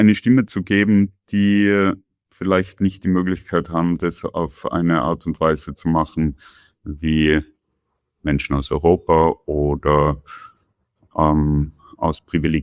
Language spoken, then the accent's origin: German; Tyrol, Austria; je mehr sehne ich mich auch danach, meine Heimat zu dokumentieren. Also kommen Bilder Tiroler Brauchtümern oder von Bergbauern oder schönen Landschaften in meinem Kopf.